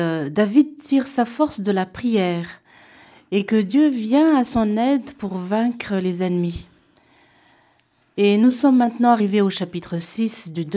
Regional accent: Madagascar; chez moi, à Madagascar

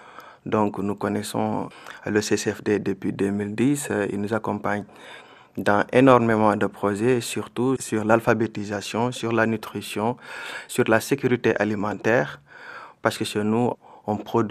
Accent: Guinea; Moi, je viens de la Guinée, à l'ouest du continent africain.

